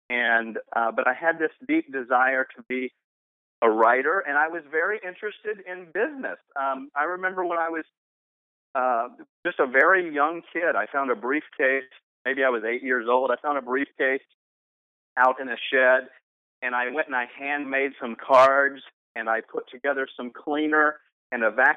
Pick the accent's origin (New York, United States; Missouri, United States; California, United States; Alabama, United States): Alabama, United States; I would say I grew up in Alabama, and from a very early age, from 10 years old, I knew I wanted to be a writer.